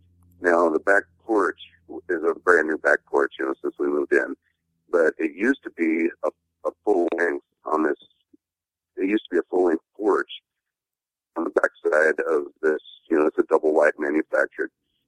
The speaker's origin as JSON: {"language": "English", "region": "Northwest", "country": "United States", "tie": "born or raised there", "said": "And growing up in the Northwest, it's like, you know, I heard a lot of stories"}